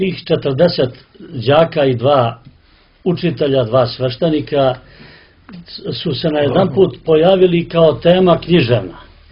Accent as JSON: {"language": "Serbian", "region": "Podgorica", "country": "Montenegro", "tie": "born or raised there", "said": "ja kao dijete u Podgorici se sjećam priča o tome, pa i od pokojne majke koja je ovdje rođena"}